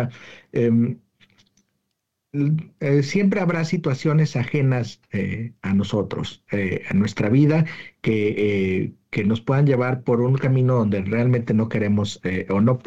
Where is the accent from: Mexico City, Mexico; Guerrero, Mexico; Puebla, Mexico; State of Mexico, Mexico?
Guerrero, Mexico; Acapulco; now in Detroit, United States; Soy originario de Acapulco, Guerrero. Antes de llegar aquí estaba trabajando en Cancillería y tengo en Michigan 2 años y medio aproximadamente.